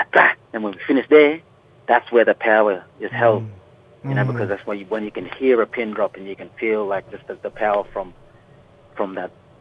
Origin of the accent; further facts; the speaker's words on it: Rockhampton, Queensland, Australia; now in Brisbane, Australia; I'm a proud medium. Tana, Biragaba, and Unity Man. And I'm born and raised on Dararambo country in Rockhampton, but now living in Meanjin, Brisbane.